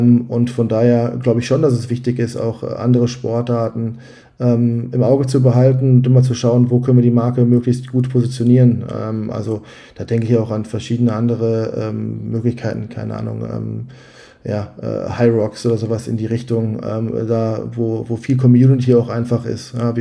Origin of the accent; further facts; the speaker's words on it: Dorsten, North Rhine-Westphalia, Germany; hier in Dorsten. Wie gesagt, das ist meine Heimatstadt, eine mittelgroße Stadt am Rande des Ruhrgebiets, Grenze Münsterland.